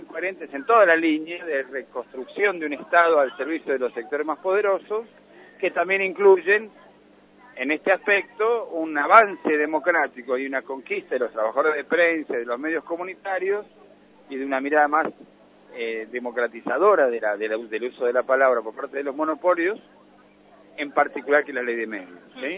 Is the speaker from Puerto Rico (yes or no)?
no; Argentina; como argentinos